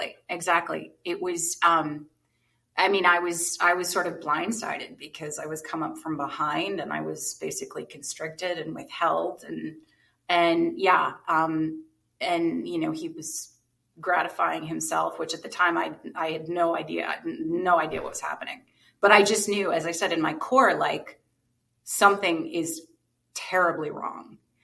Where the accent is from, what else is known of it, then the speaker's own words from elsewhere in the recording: New Jersey, United States; Most of my extended family lived further away out in Pennsylvania, and I grew up in New Jersey.